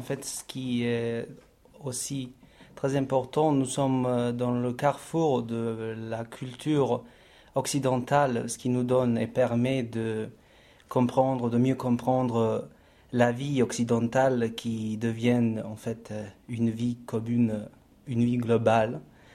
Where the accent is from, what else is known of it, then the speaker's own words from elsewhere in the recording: Vojvodina, Serbia; French is a second language; now in Paris, France; je viens de Serbie … je viens de région Vojvodine, j'ai fini la faculté à Belgrade. Comme mon ami a dit, nous sommes à peu près 7 mois à Paris